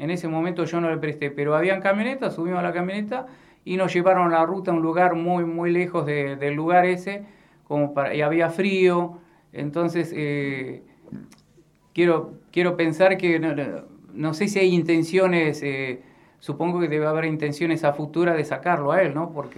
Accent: Avellaneda, Buenos Aires Province, Argentina; Y somos de Avellaneda.

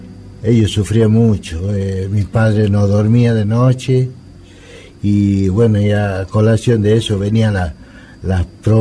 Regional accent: Pomán, Catamarca, Argentina; No me pude despedir porque yo soy oriundo de Pomán, de la misma villa de Pomán

